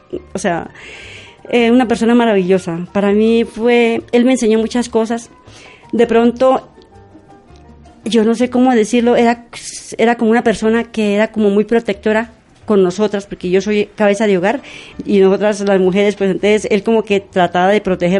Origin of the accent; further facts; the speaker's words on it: Boyacá, Colombia; que llamamos en Boyacá porque soy de Boyacá y a mucho honor